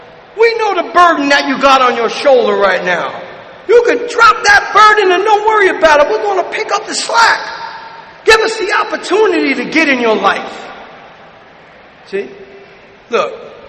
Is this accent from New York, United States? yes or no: yes; Brooklyn, New York, United States; Listen, man, I'm from Brooklyn. We don't have pikes.